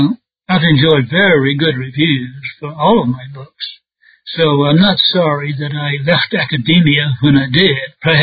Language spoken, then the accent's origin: English; Alabama, United States; he moved us back to the United States, and we settled in Alabama, in the South. I grew up in the South and went to college